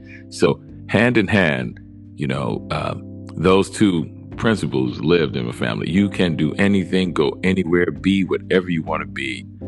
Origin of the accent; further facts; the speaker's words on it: New Orleans, Louisiana, United States; Because I was being from New Orleans.